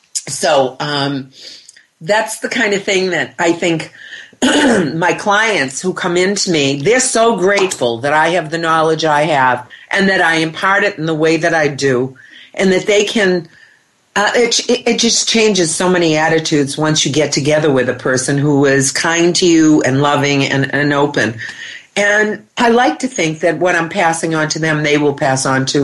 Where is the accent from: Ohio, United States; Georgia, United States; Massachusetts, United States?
Massachusetts, United States; Boston; He's from Boston. I'm from Boston.